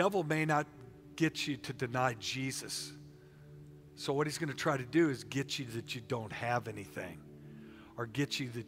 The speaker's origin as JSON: {"language": "English", "region": "Oklahoma", "country": "United States", "said": "How about them apples? We're from Oklahoma. That's good grammar."}